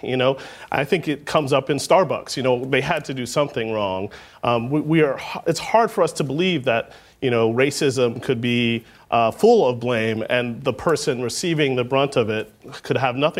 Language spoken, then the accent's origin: English; Kansas, United States; For me, looking back at growing up in Kansas and having Linda Brown there, it meant a lot to realize that I was in a place that Langston Hughes also had lived